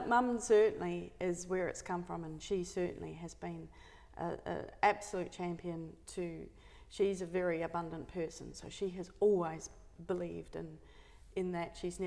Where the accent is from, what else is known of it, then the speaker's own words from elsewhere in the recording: Nakuru, Nakuru County, Kenya; I was born in Kenya in Nakuru, and my father was a forester, which meant that we didn't live in the city. We grew up in the very remote backcountry